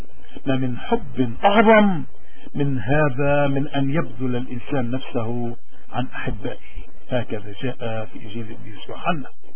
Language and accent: Arabic; Lebanon